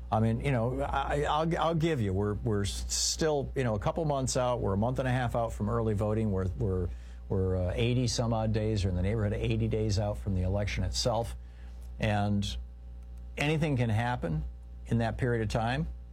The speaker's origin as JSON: {"language": "English", "region": "Midwest", "country": "United States", "tie": "born or raised there", "said": "Nah, I grew up in the Midwest, you know, it's not racism."}